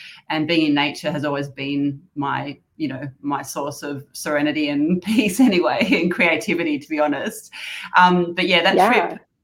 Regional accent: Sydney, New South Wales, Australia; I'm from Sydney, Australia. At the moment, I'm on the South Coast, though, down spending some time with my family and friends.

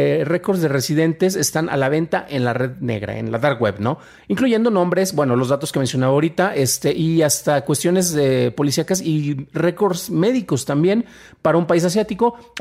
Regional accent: Mexico; no me afecta a mí porque soy mexicano

